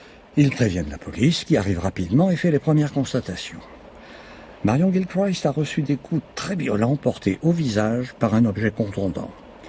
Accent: Edinburgh, Scotland, United Kingdom; Ah, ne dites pas ça. Je suis d'Édimbourg.

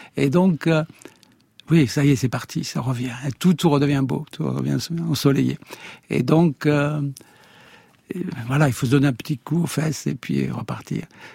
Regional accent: Grasse, Provence-Alpes-Côte d'Azur, France; born there; Je suis né à Grasse, mais ça, c'est pas un choix.

